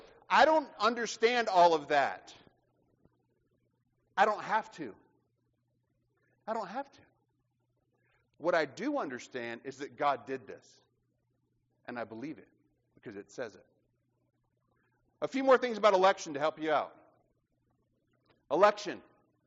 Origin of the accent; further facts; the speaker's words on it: the South, United States; I mean, I'm from the South, but I still am guessing.